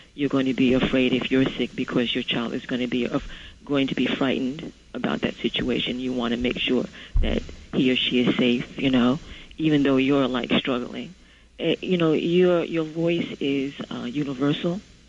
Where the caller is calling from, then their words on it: Brooklyn, New York, United States; I'm calling from Brooklyn.